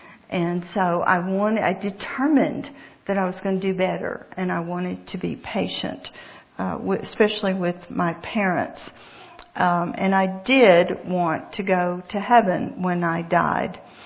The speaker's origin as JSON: {"language": "English", "town": "Atlanta", "region": "Georgia", "country": "United States", "tie": "born there", "said": "Let me tell you a little bit about my life before God saved me. I was born in Atlanta. I'm an only child."}